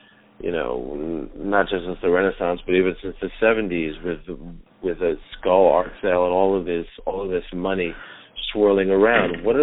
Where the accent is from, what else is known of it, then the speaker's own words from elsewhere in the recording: New York City, New York, United States; I also feel as a New Yorker too, that Lower East Side is a very exciting scene.